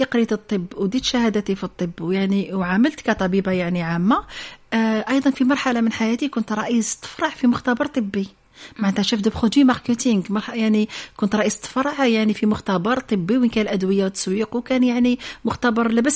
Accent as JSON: {"language": "Arabic", "town": "Zoui", "region": "Khenchela Province", "country": "Algeria", "tie": "born or raised there", "also_born_or_lived": "Algiers", "said": "أصولي هي من جبال أوراس وهي من منطقة زوي حيث يعني مع أنني من مواليد العاصمة القبة لكن أصولي الحقيقية وأجدادي يعني كلهم يعني من نزوي هي منطقة يعني التي تعلمت فيها رعي الغنم والتي يعني تأصلت فيها والتي صقلت شخصيتي"}